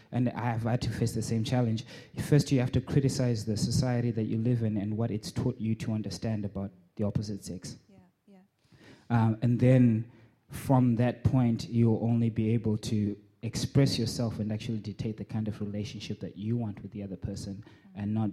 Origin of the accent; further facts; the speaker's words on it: Zimbabwe; I was raised in Zimbabwe until I was full grown, a different community altogether.